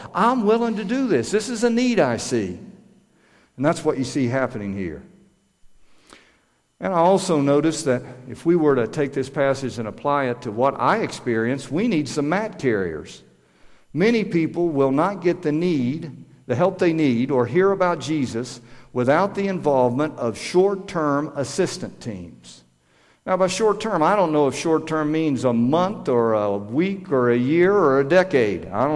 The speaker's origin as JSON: {"language": "English", "region": "Georgia", "country": "United States", "said": "because I'm not from Western PA. I'm from Georgia."}